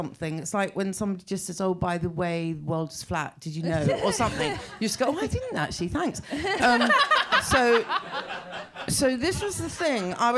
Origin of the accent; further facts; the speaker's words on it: England, United Kingdom; So I kind of stopped being English.